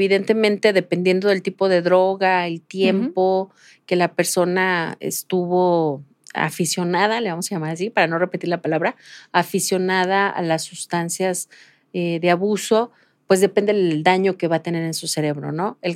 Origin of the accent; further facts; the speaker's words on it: Guadalajara, Jalisco, Mexico; Digo, yo soy de Guadalajara toda mi vida, he vivido aquí.